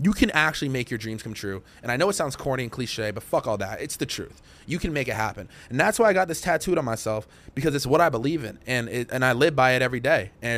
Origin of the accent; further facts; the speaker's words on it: Massachusetts, United States; I'm from Massachusetts.